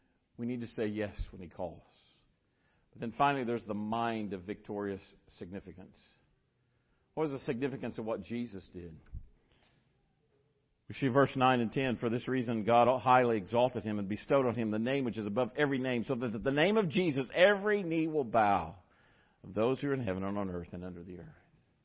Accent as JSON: {"language": "English", "town": "Webb City", "region": "Missouri", "country": "United States", "tie": "born or raised there", "said": "I grew up in Southwest Missouri and graduated from Webb City High School."}